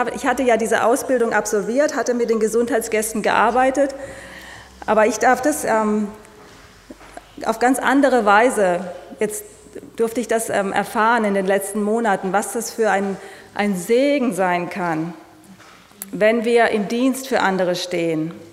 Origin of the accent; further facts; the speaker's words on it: Karlsruhe, Baden-Württemberg, Germany; in meiner Heimatstadt Karlsruhe